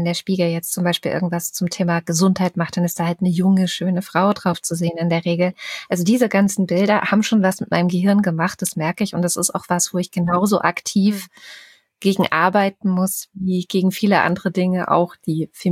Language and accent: German; West Germany, Germany; dass ich auf dem Dorf groß geworden bin in Westdeutschland.